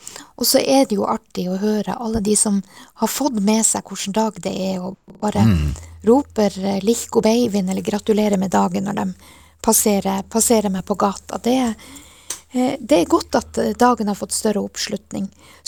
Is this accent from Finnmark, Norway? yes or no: yes; Kautokeino, Finnmark, Norway; at jeg får en ordentlig sånn Kautokeino-feiring da av 6. februar til neste år